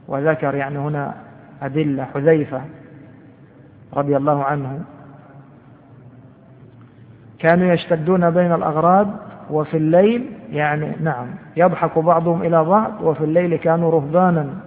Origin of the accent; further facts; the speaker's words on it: Egypt; ومن أحسن يعني ما كان عندنا في مصر